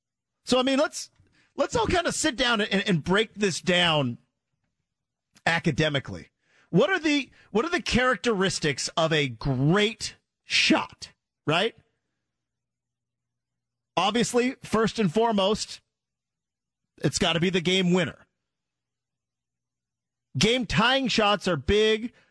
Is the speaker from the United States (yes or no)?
yes; Oregon, United States; I grew up in Oregon.